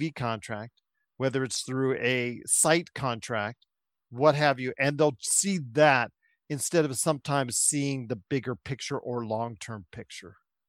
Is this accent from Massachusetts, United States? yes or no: no; Las Vegas, Nevada, United States; even though I'm from Las Vegas and I appreciate the you know, everybody coming in and spending their money in Las Vegas, thank you for doing so.